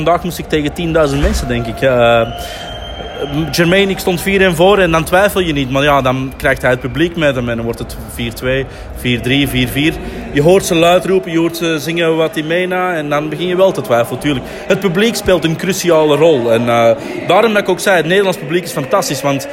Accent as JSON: {"language": "Dutch", "country": "Belgium", "said": "Ik ben zelf een Belg. We hebben EK's gehad in België, maar bij ons is het gewoon altijd veel gemoedelijker."}